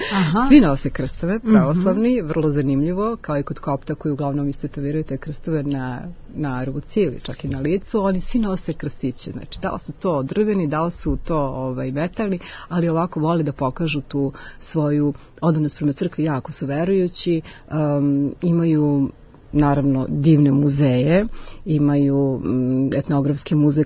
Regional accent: Serbia; ja sam dolazim iz Srbije, ja sam ortodoks.

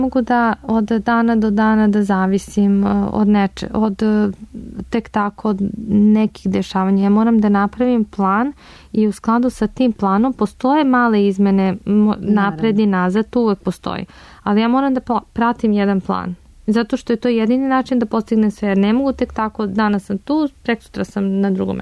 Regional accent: Serbia; Pošto dolazim iz Srbije

